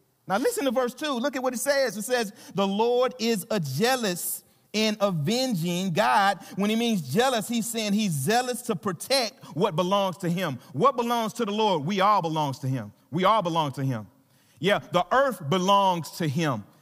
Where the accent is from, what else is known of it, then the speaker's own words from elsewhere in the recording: the South, United States; accent: Southern; I'm going to say Nahum in my southern accent